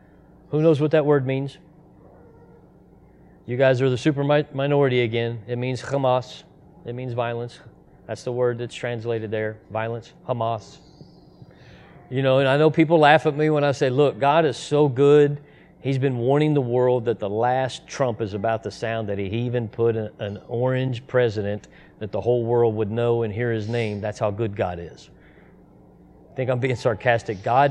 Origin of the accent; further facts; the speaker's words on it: Cincinnati, Ohio, United States; I'm originally from Cincinnati.